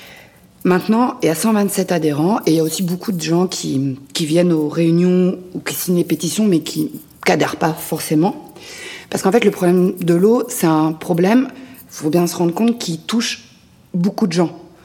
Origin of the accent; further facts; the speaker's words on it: Bordeaux, Nouvelle-Aquitaine, France; born there; j'ai 35 ans, je suis née à Bordeaux et j'habite à Argeval aussi.